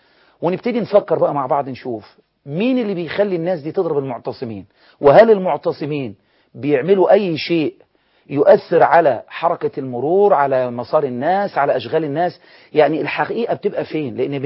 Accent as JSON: {"language": "Arabic", "country": "Egypt", "said": "عندنا في مصر"}